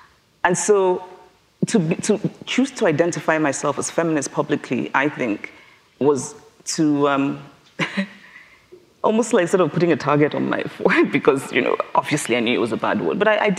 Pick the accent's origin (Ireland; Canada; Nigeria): Nigeria; growing up in Nigeria, you know, black achievement is ordinary.